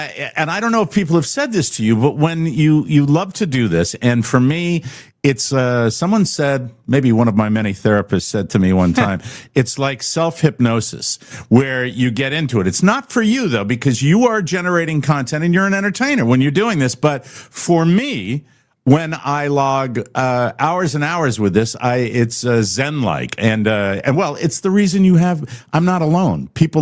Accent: Connecticut, United States; your home base would be Foxwoods in my home state of Connecticut.

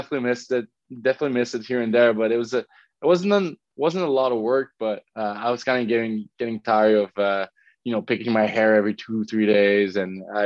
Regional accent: Montreal, Quebec, Canada; First of all, it was against Montreal, so for me it was so special playing in my hometown.

